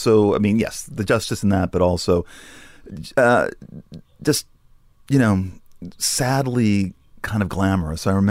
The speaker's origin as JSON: {"language": "English", "town": "Los Angeles", "region": "California", "country": "United States", "tie": "born or raised there", "said": "I grew up in Sherman Oaks. We were middle class."}